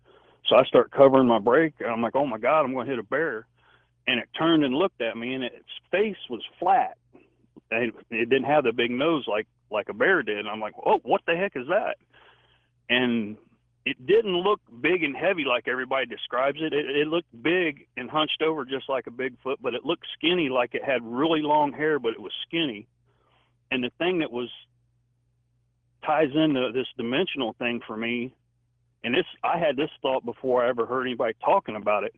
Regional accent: Ohio, United States; And I'd never seen nothing like that because I'm from Ohio.

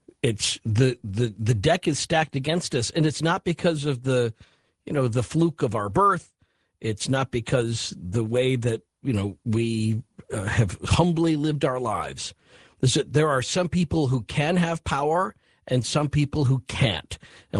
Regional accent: United States; as an American, I don't get to Canada enough. As somebody from the United States

